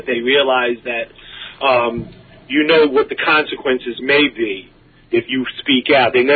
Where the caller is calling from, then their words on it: Shirley, New York, United States; I'm calling from Shirley, New York.